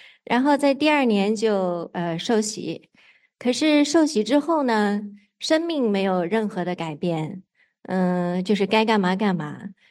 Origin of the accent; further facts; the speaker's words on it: Jiangsu, China; moved away as an adult; now in United States; 我是来自中国的江苏，97年的时候到美国读研究生，99年的时候来到湾区